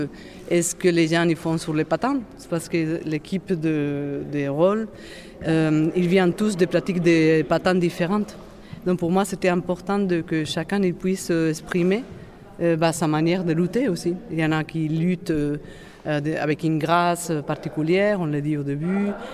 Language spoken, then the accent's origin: French; Madrid, Community of Madrid, Spain; j'ai fait un flashback dans ma jeunesse à Madrid.